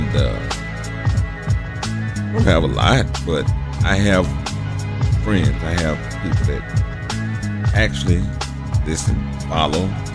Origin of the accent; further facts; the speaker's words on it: Dallas, Texas, United States; now in Houston, United States; But I'm a native Dallas. I'm from Dallas, from Oak Cliff, Texas. But I live now, reside in the Houston, Texas area.